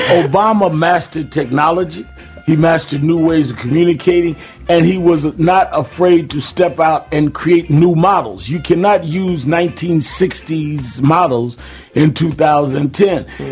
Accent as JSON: {"language": "English", "town": "Brooklyn", "region": "New York", "country": "United States", "said": "has arrived, even though I was from Brooklyn."}